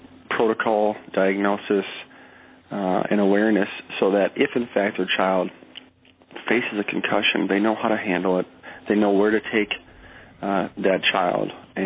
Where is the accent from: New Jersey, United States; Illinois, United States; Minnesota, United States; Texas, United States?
Minnesota, United States; Hastings; I grew up in Hastings, Minnesota, which is a small river town, just a fantastic community